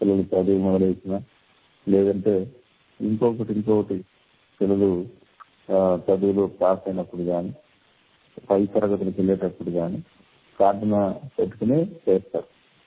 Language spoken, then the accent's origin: Telugu; Nidubrolu, Andhra Pradesh, India; మా నాన్నగారు అక్కడికి వచ్చేసారు. మేమంతా అక్కడే ఉండటం జరిగింది. నా పుట్టుక పెరగటం అంతా కూడా నా విద్యా సంస్థం నిడుగురోలు గ్రామం నుంచి జరిగింది.